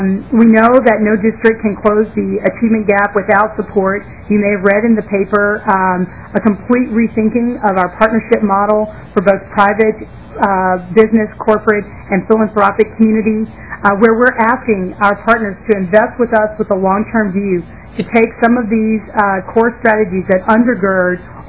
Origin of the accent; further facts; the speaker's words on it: Selma, Alabama, United States; I grew up in Selma, Alabama. It is tougher to have that conversation in Minnesota.